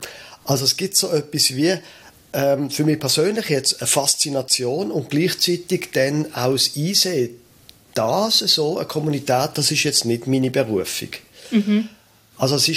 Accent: Basel, Basel-Stadt, Switzerland; Ich bin jetzt in Basel aufgewachsen.

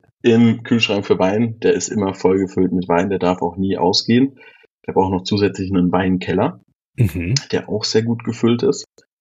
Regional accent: Germany; 15 Kilometer, da ist meine Heimat auf dem Dorf.

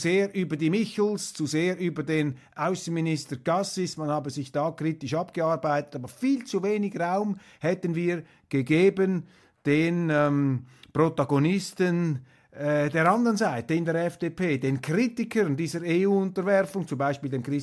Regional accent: Switzerland; Und da muss man schon aufpassen als Schweizer, inwiefern man sich da als Abkömmling eines neutralen Landes in einem anderen Land positionieren will.

